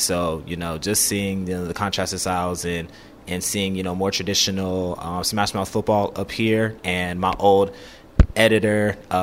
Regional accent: the South, United States; Growing up in the South, you know, of course we watch the SEC

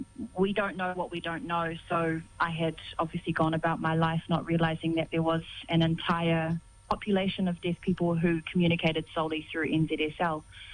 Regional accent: Auckland, New Zealand; I was born here in New Zealand, born and raised in West Auckland.

